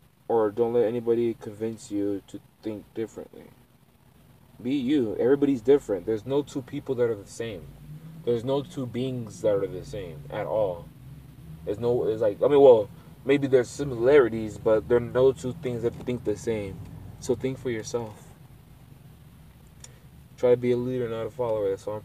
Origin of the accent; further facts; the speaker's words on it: Sierra Leone; Because I'm from Sierra Leone.